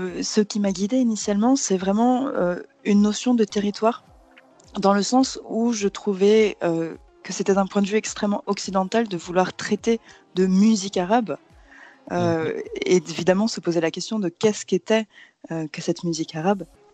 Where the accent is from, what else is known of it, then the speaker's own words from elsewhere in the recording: France; Moi, je suis française, j'ai grandi en France